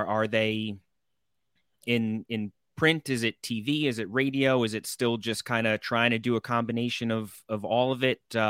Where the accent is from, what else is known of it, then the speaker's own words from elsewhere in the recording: New York, United States; I have a very biased view growing up in New York and being absolutely obsessed with WFAN.